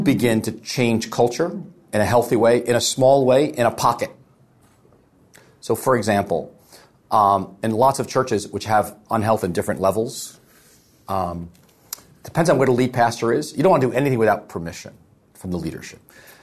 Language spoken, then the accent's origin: English; New York, United States; Honestly, we're from New York